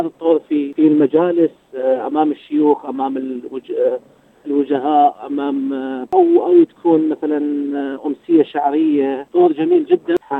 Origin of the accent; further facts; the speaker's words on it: Ahvaz, Khuzestan, Iran; moved away; من بعد خروجي من الاحواز سافرت الى سوريا. نعم، ثم الى دبي، لبنان.